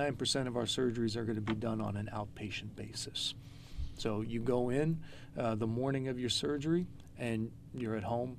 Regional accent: Pittsburgh, Pennsylvania, United States; Sure. Well, I'm originally from Pittsburgh. So I did all my training in Pittsburgh except for my retina training, and that was in Memphis.

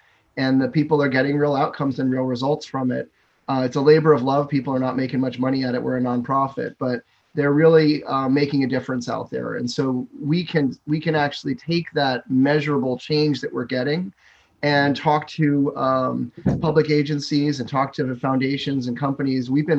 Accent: Asbury Park, New Jersey, United States; I grew up in Asbury Park, New Jersey, on the Jersey Shore.

